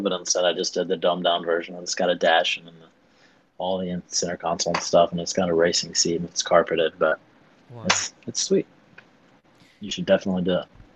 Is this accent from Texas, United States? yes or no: no; St. Louis, Missouri, United States; I'd love to do some like fun stuff in St. Louis since like it's my hometown